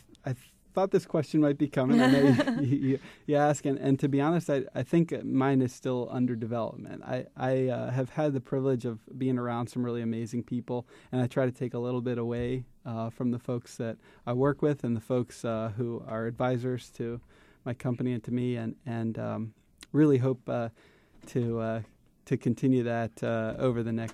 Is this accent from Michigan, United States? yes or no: no; Baltimore, Maryland, United States; My mother is from Puerto Rico, I grew up here in Baltimore